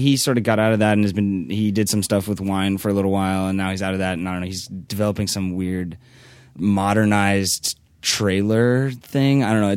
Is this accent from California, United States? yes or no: yes; Santa Rosa, California, United States; I'm from Northern California.